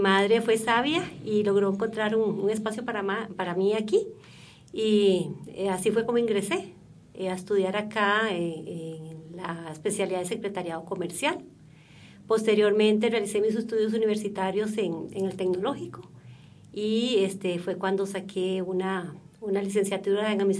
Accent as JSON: {"language": "Spanish", "town": "Paraíso", "region": "Cartago", "country": "Costa Rica", "tie": "born or raised there", "said": "Bueno, yo soy oriunda de Paraíso, de Cartago."}